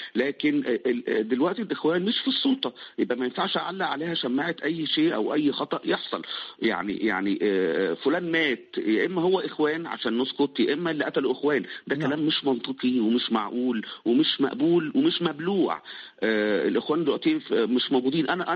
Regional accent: Egypt; وبطبيعتي أني كمصري عربي لازم أتفائل

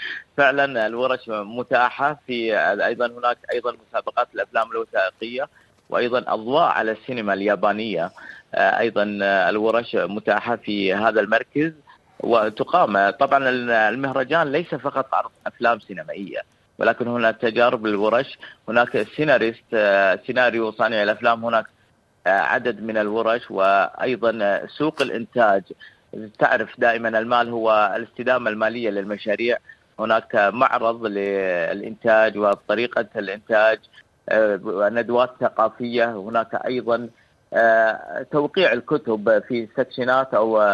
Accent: Saudi Arabia; أنا ابن السعودية، ابن الصحراء وابن المدينة.

